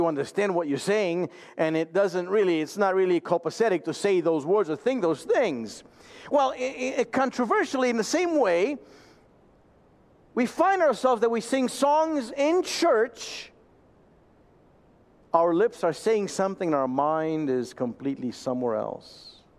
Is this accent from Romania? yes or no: yes; Romania; I grew up in Romania, and those that have that experience of growing up in a different country